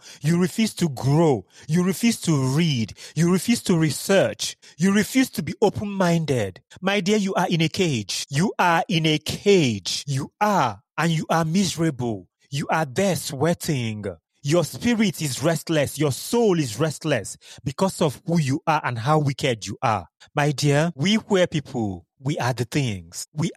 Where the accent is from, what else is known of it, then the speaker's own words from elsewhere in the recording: Nigeria; I'm a person of African descent, that I'm African, that I'm from Nigeria, that I'm Igbo.